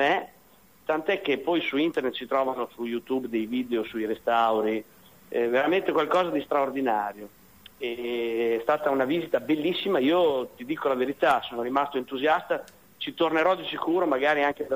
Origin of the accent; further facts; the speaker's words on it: Bazzano, Emilia-Romagna, Italy; Io sono, come molti di voi sanno, sono di Bazzano, quindi collina